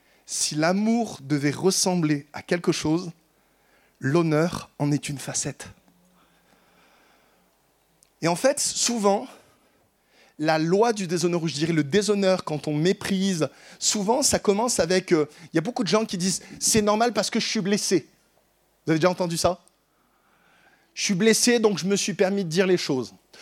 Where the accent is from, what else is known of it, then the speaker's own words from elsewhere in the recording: France; Ah, ça, en tant que Français, qu'est-ce qu'on a une capacité à dire ce qui n'est pas bon chez les gens?